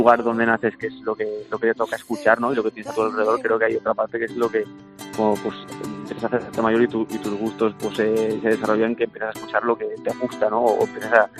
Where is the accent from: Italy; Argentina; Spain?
Spain; Benicàssim, Valencian Community; yo soy de Benicàssim, ¿sí? Pero mi familia es toda aragonesa. El pueblo de mi abuela, que es Juárez de Cañar